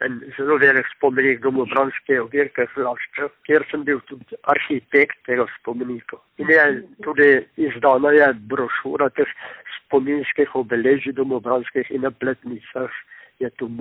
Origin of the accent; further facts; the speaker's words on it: Dane, Littoral–Inner Carniola, Slovenia; also born or lived in Lož; Rojen sem bil v Ložu leta 1938, pred prvo svetovno vojno. Po približno 6 mesecih sta se starša preselila vas Dane